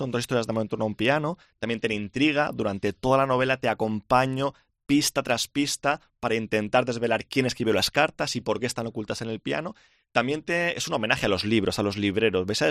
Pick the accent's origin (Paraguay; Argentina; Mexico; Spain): Spain; Alicante, Valencian Community; mi ciudad natal es Alicante y quería que mi primera novela estuviera ambientada en Alicante